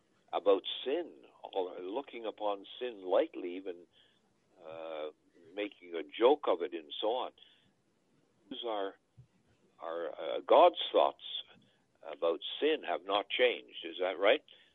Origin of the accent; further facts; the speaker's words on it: Ottawa, Ontario, Canada; I'm from Ottawa